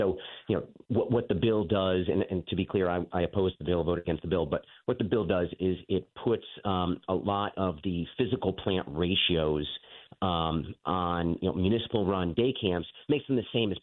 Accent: Shelton, Connecticut, United States; I know in Shelton, which is my hometown, Stratford, yeah.

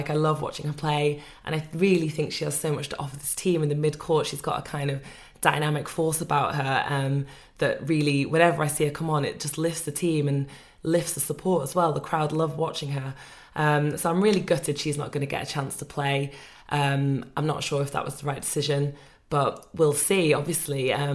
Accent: Manchester, North West England, United Kingdom; Obviously, as a Mancunian, Thunder have a special place in my heart

